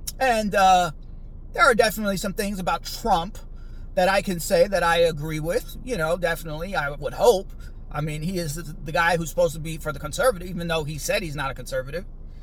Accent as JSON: {"language": "English", "country": "United States", "said": "I am an American and I am here raising a family and I am trying to see that America thrives."}